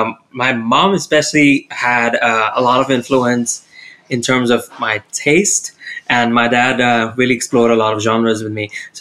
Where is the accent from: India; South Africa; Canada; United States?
India; moved away; I'm originally from India. I'm from a smaller town.